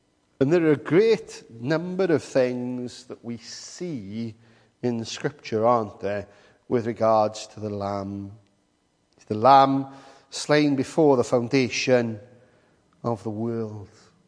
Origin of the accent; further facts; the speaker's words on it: Wales, United Kingdom; I mean, as Welsh people, nothing better than a bit of lamb.